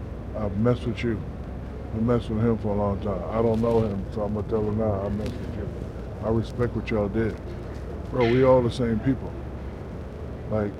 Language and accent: English; Newark, New Jersey, United States; Yeah, I'm from Newark.